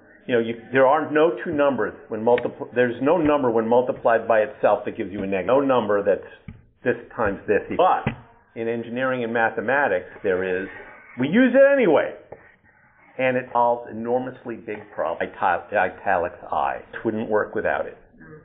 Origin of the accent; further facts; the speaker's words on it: Norwood, Massachusetts, United States; I'm from Norwood, Massachusetts.